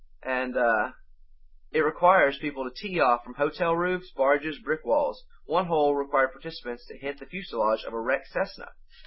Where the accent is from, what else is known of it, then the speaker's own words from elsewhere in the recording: the South, United States; I'm from the South. I can't really speak well.